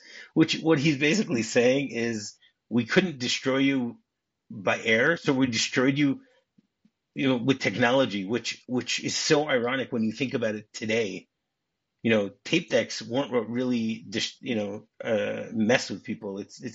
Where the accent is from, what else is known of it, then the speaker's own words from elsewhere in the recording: United States; for me as a Jew, when I grew up in the States, so Christmas Eve was always the time we went to the movies.